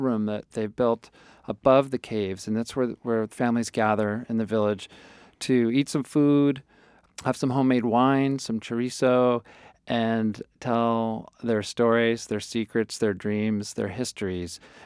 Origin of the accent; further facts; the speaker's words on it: United States; Well, so, you know, unfortunately, I'm American, and I grew up on sort of the individually wrapped slices of Kraft American cheese